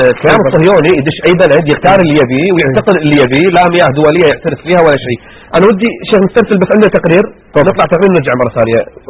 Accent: Kuwait; أنا شاركت كوني كويتي

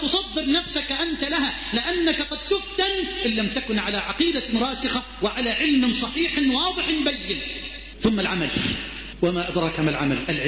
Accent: Egypt

